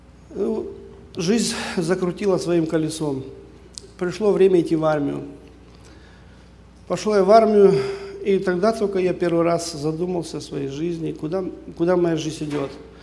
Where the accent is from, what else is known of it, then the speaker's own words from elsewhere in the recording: Taraz, Jambyl Region, Kazakhstan; born there; Родился я в Казахстане, в городе Джамбули, в христианской семье.